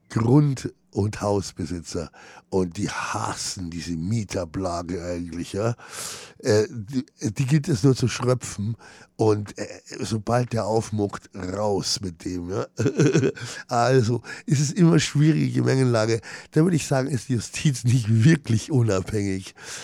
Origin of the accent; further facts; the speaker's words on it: Munich, Bavaria, Germany; habe meine Jugend in Haidhausen verbracht mit meinem besten Freund damals.